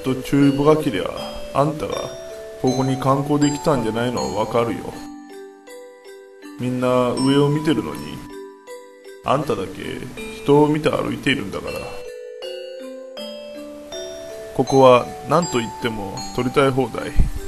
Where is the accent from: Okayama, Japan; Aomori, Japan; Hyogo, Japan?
Hyogo, Japan; Kobe; 最後はですね、私の地元神戸のルミナリエを、舞台にお話を書きました。